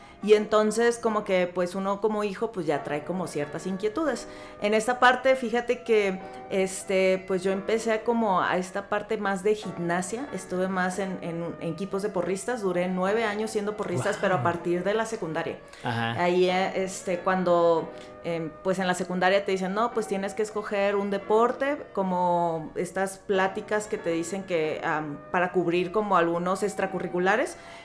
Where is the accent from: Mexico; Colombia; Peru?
Mexico; Mazatlán, Sinaloa; yo soy originaria de Mazatlán, Sinaloa, y pues bueno, allá de un puerto que se llama Mazatlán. Ahí, por ejemplo, ya es hace unos ayeres, es donde pues yo crecí, ahí estuve un tiempo hasta el 2009